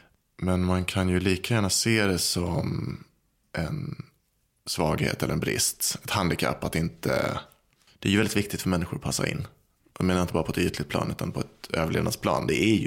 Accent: Skåne, Sweden; Mm, mer född än uppvuxen. Jag är mest uppvuxen i Skåne.

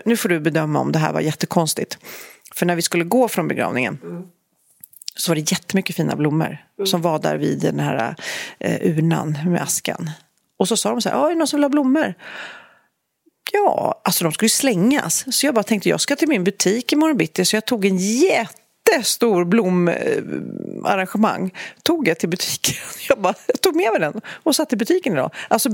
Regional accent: Storholmen, Sweden; Jag sitter där och får de här bilderna av min uppväxt på Storholmen.

